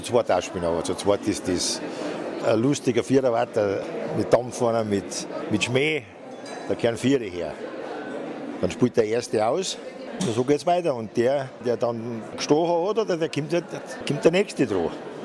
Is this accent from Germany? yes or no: yes; Bavaria, Germany; Bei uns in Bayern sind es 2 Tische, ja.